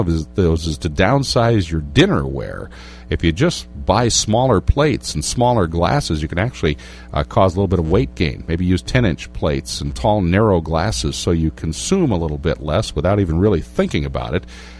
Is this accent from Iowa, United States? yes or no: yes; Iowa, United States; I grew up here in Iowa, you know, we're meat and potatoes people.